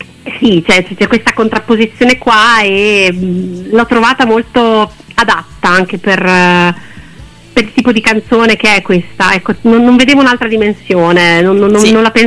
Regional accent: Modena, Emilia-Romagna, Italy; essendo di Modena, sono emiliana, sono cresciuta tra due fiumi

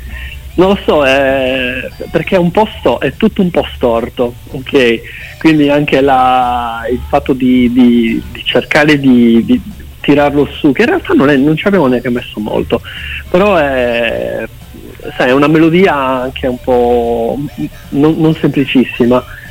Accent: Santa Giusta, Sardinia, Italy; Siamo dell'Oristanese, di Ristano, okay. Io sono di Santa Giusta, insomma siamo dell'Oristanese.

